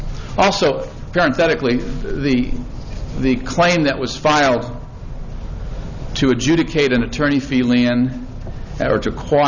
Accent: Lafayette, Indiana, United States; I'm an attorney from Lafayette, Indiana.

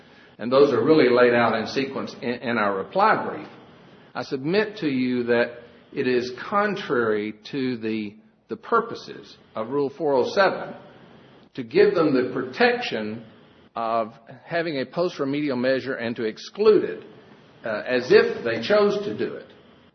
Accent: Houston, Texas, United States; I'm a lawyer from Houston, Texas

